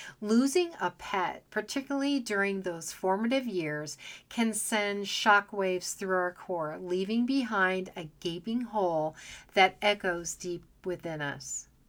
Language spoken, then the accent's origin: English; Phoenix, Arizona, United States; also born or lived in Washington; After growing up in Phoenix, Arizona, my husband and I called Washington State home for 8 incredible years.